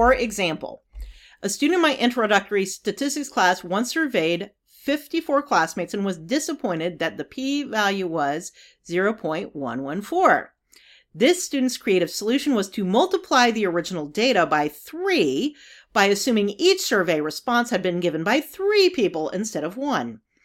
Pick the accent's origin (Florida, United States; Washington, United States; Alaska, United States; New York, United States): New York, United States; I'm sure you heard the unspoken word in there, I'm from New York